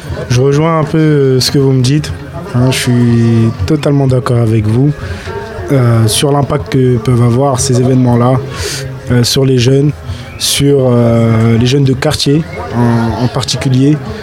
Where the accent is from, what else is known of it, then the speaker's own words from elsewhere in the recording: Alençon, Normandy, France; born there; je suis né à Alençon, je vous ai toujours connu maire